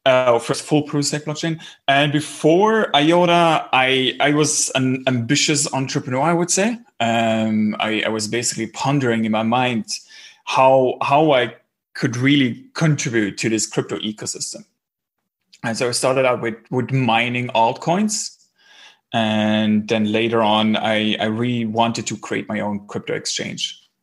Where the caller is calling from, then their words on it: Berlin, Germany; accent: German; I'm actually calling in from Berlin.